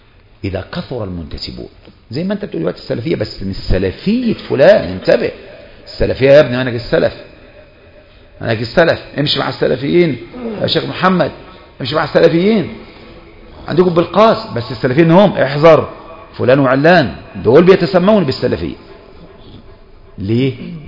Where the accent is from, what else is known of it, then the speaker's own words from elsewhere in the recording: Egypt; انا من مصر جزاك الله خير، وانا الحقيقة تعرف واقعنا في مصر الان جماعة طوائف وحزاب في اللي احنا عايشين فيها